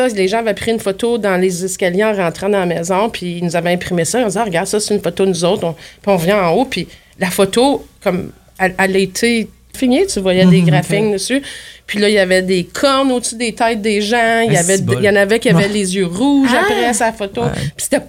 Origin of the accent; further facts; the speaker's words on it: Limoges, Nouvelle-Aquitaine, France; moi, la maison où j'ai grandi à Limoges est incroyablement hantée, active.